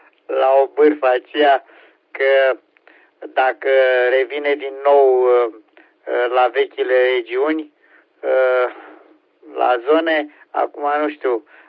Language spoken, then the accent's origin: Romanian; Gorj County, Romania; nici noi nu suntem, practic, olteni, suntem gorjeni